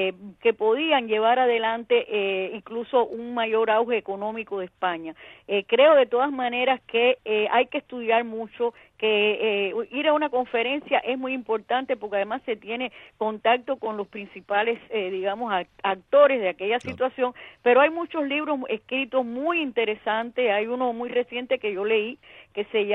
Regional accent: Cuba; porque somos cubanos

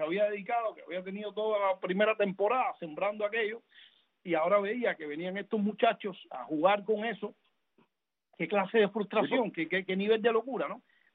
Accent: Cuba; nosotros como cubanos

